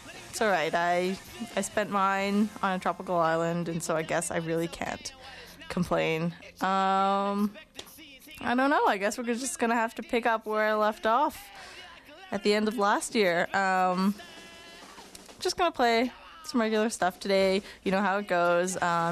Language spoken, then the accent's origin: English; Vancouver, British Columbia, Canada; I was born and I grew up here in Vancouver. A fairly large urban city